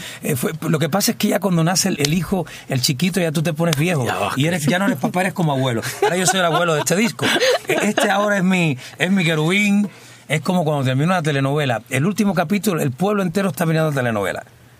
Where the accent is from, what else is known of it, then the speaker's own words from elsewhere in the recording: Cuba; Tú sabes que yo soy muy cubano.